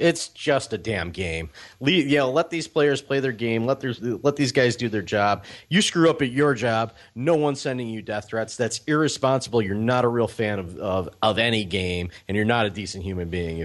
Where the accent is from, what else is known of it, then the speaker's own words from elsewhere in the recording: Cleveland, Ohio, United States; I'm from Cleveland, so it's not, you know, I'm not native to it